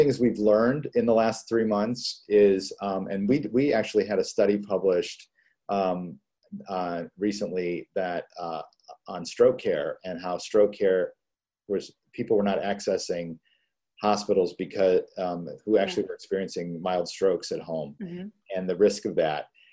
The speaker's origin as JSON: {"language": "English", "region": "California", "country": "United States", "said": "I came from Southern California"}